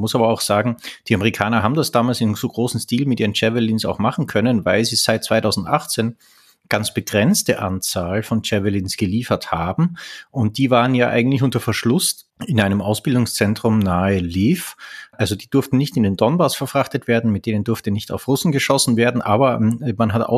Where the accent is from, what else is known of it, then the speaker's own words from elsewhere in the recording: Austria; Ich bin ein Österreicher.